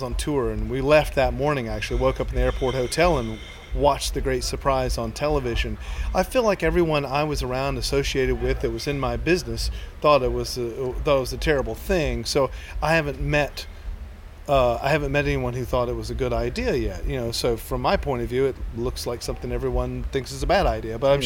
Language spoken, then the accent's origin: English; the South, United States; Yeah, and I grew up in the South, and the working class South at that.